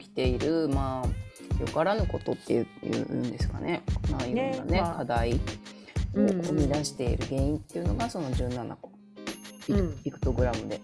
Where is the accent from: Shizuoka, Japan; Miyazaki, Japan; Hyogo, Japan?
Hyogo, Japan; Akashi; なんか改めて自分が生まれ育ってきた町にね、大事な人が来てくれるってことで